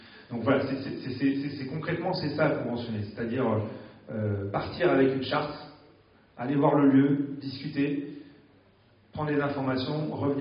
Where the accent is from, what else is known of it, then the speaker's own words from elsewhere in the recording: Nouvelle-Aquitaine, France; Moi, je viens de la Gironde, vous imaginez l'enjeu que ça représente.